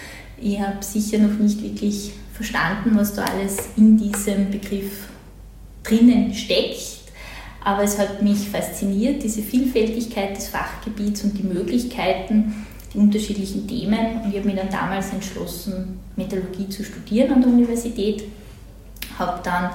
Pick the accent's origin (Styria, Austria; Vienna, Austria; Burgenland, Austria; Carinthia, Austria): Styria, Austria; Ich bin in Leoben geboren, dann in der Obersteiermark aufgewachsen, habe dann das Stiftsgymnasium Admont besucht